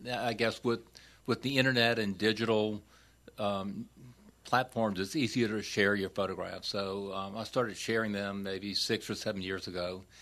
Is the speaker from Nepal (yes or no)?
no; Destrehan, Louisiana, United States; I grew up in Destraham, which is St. Charles Parish.